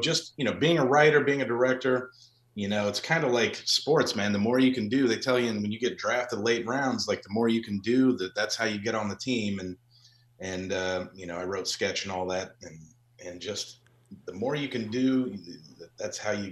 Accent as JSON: {"language": "English", "region": "Massachusetts", "country": "United States", "tie": "born or raised there", "said": "Like, you know, kid growing up in Massachusetts, man, like you see Green Monster, you see all that."}